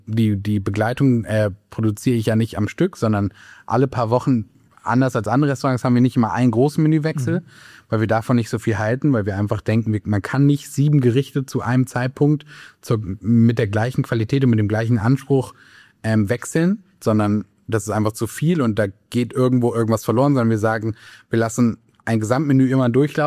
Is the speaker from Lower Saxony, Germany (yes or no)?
yes; Göttingen, Lower Saxony, Germany; ich komme aus Göttingen.